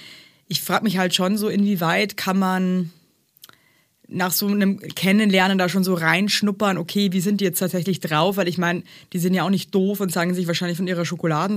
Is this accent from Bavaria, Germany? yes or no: yes; Bavaria, Germany; Ich komme aus Bayern und war in der Grundschule